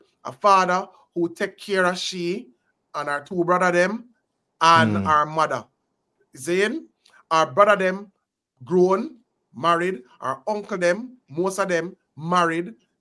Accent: Jamaica; especially as Jamaican men who were born and raised in Jamaica, right?

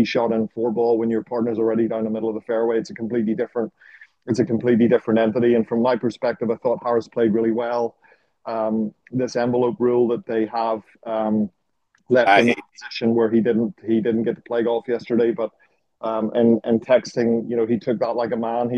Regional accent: Ireland; growing up in Ireland, where you would have, you know, Ireland against Northern Ireland in soccer and Rangers against Celtic in soccer and things

